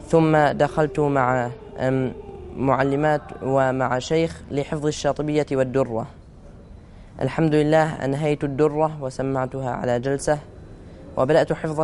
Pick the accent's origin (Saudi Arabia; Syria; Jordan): Syria; now in Germany; عمري 13 سنة، أمثل في جائزة الكويت الدولية، أمثل دولة ألمانيا، وأنا أصلي من سوريا.